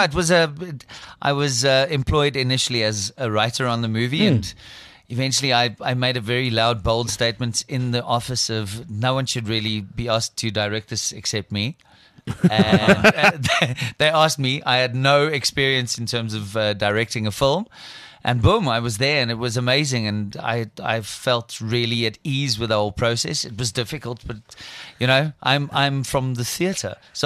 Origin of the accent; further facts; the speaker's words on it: Germany; accent: German; I'll do it in my German accent.